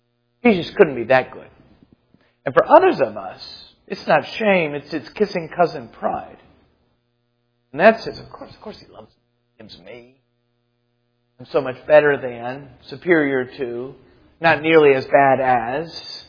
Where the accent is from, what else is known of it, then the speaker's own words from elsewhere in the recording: United States; but I think it's also because we're American.